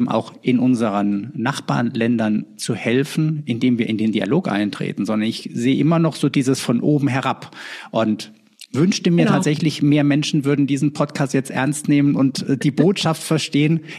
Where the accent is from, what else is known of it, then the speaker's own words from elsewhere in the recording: Germany; ich bin ja Deutscher